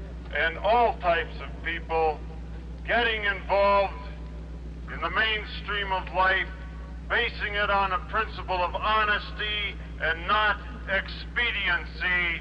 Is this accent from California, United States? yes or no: no; Minnesota, United States; I came up from Minnesota because I felt there were a lot of things that are not being represented. We had the unit rule in Minnesota. I was involved in politics there